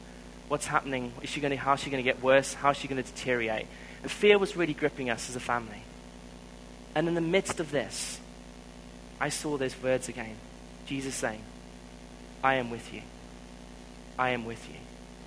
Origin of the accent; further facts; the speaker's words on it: South Africa; I'm a South African, brought up in South Africa.